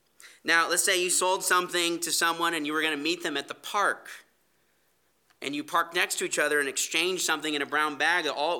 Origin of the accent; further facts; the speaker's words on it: California, United States; Where I grew up in California as a kid, there was a park right behind our house.